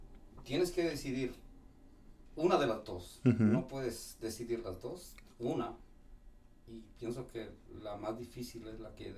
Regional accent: Guatemala City, Guatemala Department, Guatemala; moved away; Yo soy de la ciudad de Guatemala. Y pues al norte de la ciudad de Guatemala.

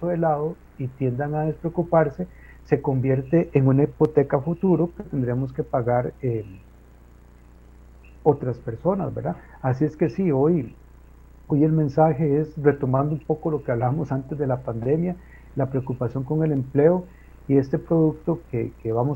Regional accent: Costa Rica; este país tiene la obligación de proveer una pensión a todas las personas que somos costarricenses.

